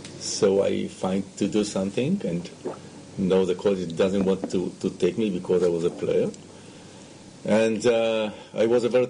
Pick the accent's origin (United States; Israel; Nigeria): Israel; Ramat Gan, Tel Aviv District; English is a second language; So when I was born in Ramat Gan, it was a very beautiful city, and I started to grow